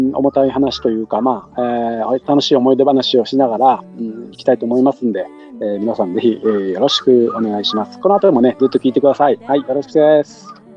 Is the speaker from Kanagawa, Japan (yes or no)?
no; Kanda, Fukuoka, Japan; 出身がね、福岡県の神田町出身なんですよね、私はね。